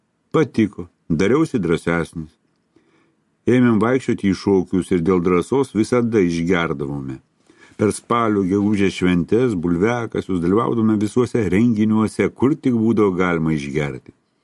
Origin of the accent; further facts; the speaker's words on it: Kaunas, Kaunas County, Lithuania; Gimiau ir augau Kaune, Šančiuose.